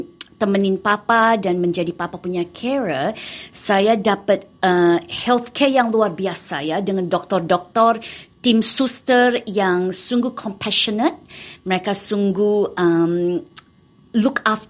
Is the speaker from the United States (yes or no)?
no; Australia; also born or lived in Malang, Indonesia / Jakarta, Indonesia; saya lahir di Malang. Saya lahir di Malang dan saya pernah sebentar di Jakarta juga. Saya dari umur 4 sama keluarga, sama papa, mama, koko dan cece, kita pindah ke Australia karena papa dapat posting.